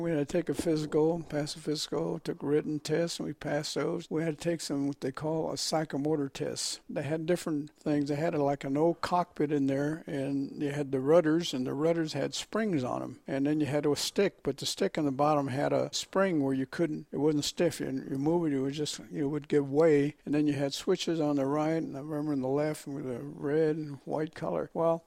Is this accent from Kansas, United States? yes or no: no; Fresno, California, United States; And then we moved back in 1933 back to Fresno. I was born in Fresno, but I was born in Chinatown.